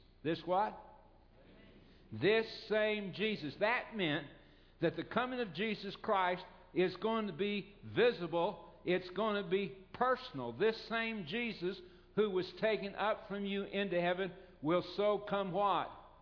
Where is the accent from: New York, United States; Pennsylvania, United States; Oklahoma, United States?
Oklahoma, United States; As I told you, I grew up in Oklahoma.